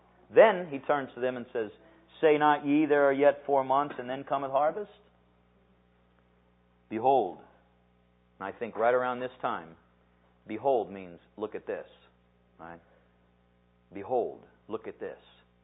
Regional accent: Midwest, United States; Hey, I grew up in the Midwest. Churches on every corner.

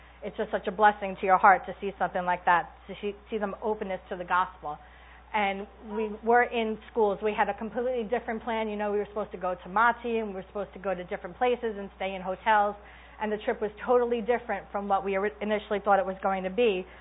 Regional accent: New York, United States; I said, good evening … I'm a teacher from New York.

